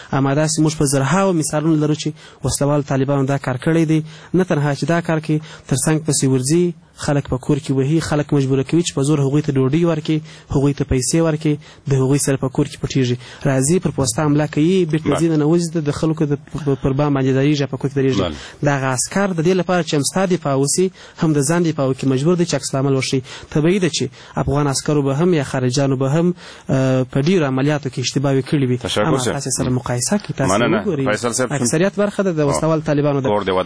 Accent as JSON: {"language": "Pashto", "region": "Kandahar", "country": "Afghanistan", "said": "زه خپل د کندهار یم، زه خپل د کندهار پنجوایی پیژنم، ټول صحیح بلدم"}